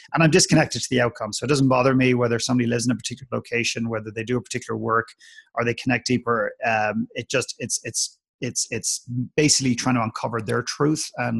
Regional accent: Ireland; accent: Irish; I don't have a very strong Irish accent. So I grew up in Ireland and I found myself living in Edmonton for just less than a year.

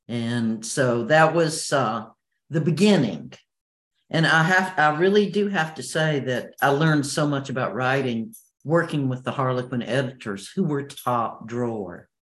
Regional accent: Lewisdale, Mississippi, United States; I'm from Lewisdale, Mississippi. Yes, a small town.

